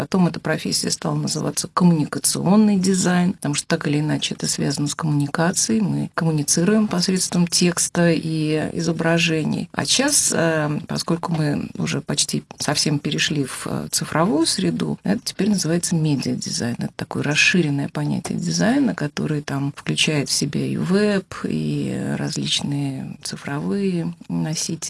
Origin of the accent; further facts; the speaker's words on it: Moscow, Russia; now in Saint Petersburg, Russia; Вообще мы москвичи. Только последние 30 лет мы живем в Петербурге.